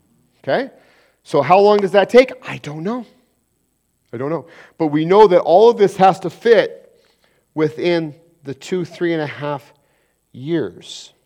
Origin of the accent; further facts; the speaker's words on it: Colorado, United States; born there; Does it mean that I'm no longer from Colorado? No, because I was born here, right? So no matter where I go in the world, I will always be from Colorado.